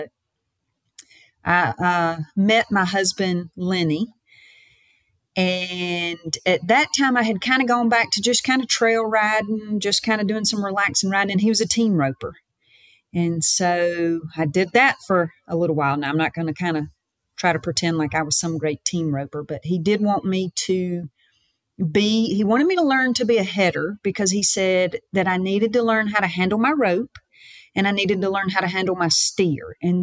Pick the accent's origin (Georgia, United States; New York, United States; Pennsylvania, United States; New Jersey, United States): Georgia, United States; Thompson; I'm from Thompson, Georgia, and they moved from Wilburton, Oklahoma to Thompson, Georgia.